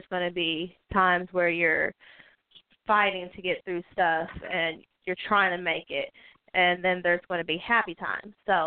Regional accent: Evansville, Indiana, United States; Yes, that's correct. I'm from Evansville, Indiana.

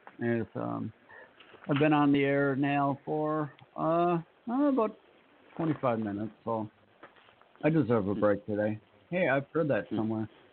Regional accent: Brainerd, Minnesota, United States; NHRA hit my hometown track at Brainerd over the weekend.

